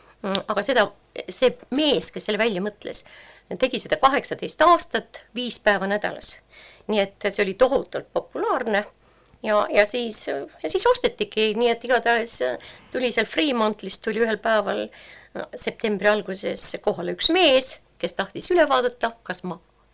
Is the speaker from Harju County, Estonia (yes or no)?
no; Tartu, Tartu County, Estonia; Soome keelt ma ei osanud absoluutselt, noh, mina, kes ma olen Tartust pärit.